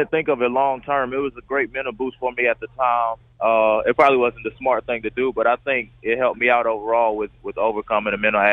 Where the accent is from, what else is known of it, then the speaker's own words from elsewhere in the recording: Fayetteville, North Carolina, United States; I had a great childhood. I had the same group of friends since I was able to go outside. I got all of my family is in Fayetteville, so it was great for me.